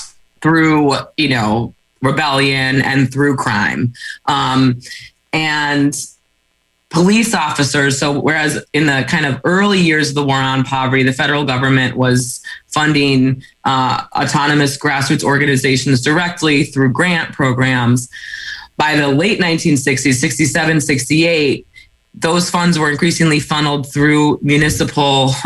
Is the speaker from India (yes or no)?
no; Michigan, United States; In my home state of Michigan, the events of Detroit in July 1967 are not called the Detroit Riot.